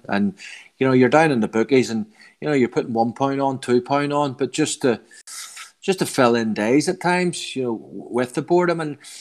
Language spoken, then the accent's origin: English; Northern Ireland, United Kingdom; now in England; I'm from Northern Ireland, obviously. I'm living in England